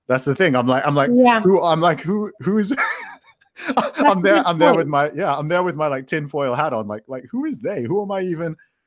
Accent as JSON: {"language": "English", "country": "Saudi Arabia", "tie": "born or raised there", "said": "keep in mind, I grew up in Saudi Arabia."}